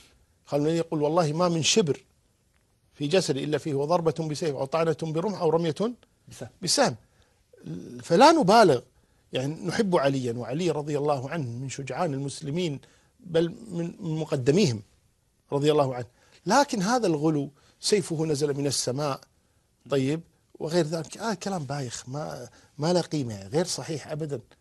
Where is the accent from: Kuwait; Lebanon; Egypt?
Kuwait; وعندنا في الكويت نقول نشرق باسمه